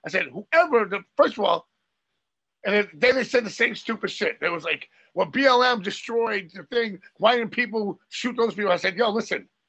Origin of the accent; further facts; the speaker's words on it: United States; I'm down with the United States. I'm from the United States.